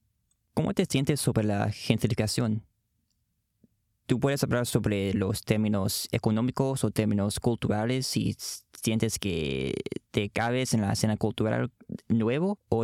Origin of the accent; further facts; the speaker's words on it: Chicago, Illinois, United States; Él es mi amigo, ambos venimos de Chicago y somos estudiantes del Colegio del Hamilton.